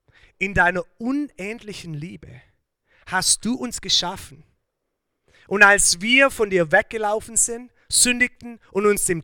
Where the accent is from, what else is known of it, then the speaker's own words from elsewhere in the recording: Germany; now in Canada; ich bin jetzt schon so lange in Kanada, dass ich auch nicht mehr nur Deutsch bin. Ich sitze zwischen zwei Stühlen. Ich bin nicht mehr voll Deutsch, aber ich bin auch nicht voll Kanadisch.